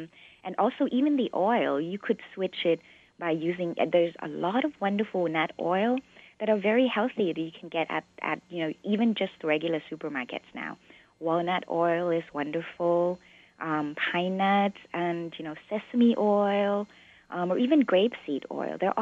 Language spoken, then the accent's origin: English; Bangkok, Thailand; now in California, United States; I grew up in Bangkok, and I went to school in some other places, and I end up, you know, living in California.